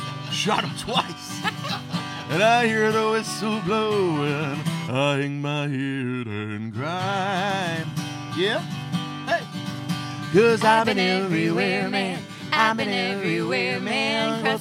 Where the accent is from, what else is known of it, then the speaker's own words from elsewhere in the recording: Howard, Wisconsin, United States; Well, I grew up in Howard, so I kind of knew all of those